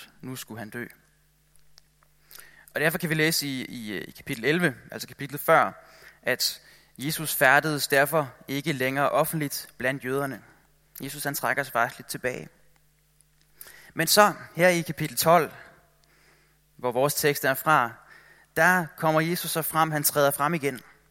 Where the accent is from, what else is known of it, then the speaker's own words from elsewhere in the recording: Capital Region of Denmark, Denmark; now in Copenhagen, Denmark; Jeg kommer oprindeligt fra Bornholm. Jeg flyttede til København her i sommer, og jeg startede på Dansk Bibelinstitut, hvor jeg læser teologi.